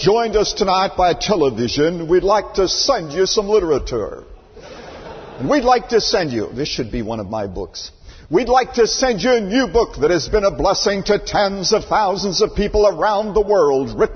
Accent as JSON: {"language": "English", "country": "Canada", "tie": "born or raised there", "said": "When I was growing up in Canada many years ago"}